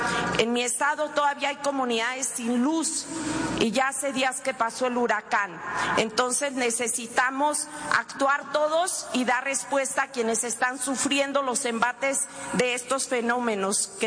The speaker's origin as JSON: {"language": "Spanish", "region": "Baja California Sur", "country": "Mexico", "said": "Yo vengo de Baja California Sur, acabamos de pasar el huracán Norma"}